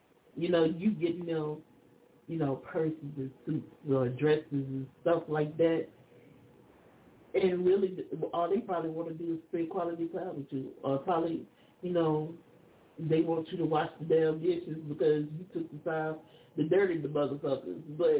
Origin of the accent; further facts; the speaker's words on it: Louisiana, United States; moved away as an adult; One thing about it is I was raised in Louisiana until I left at the age of 37.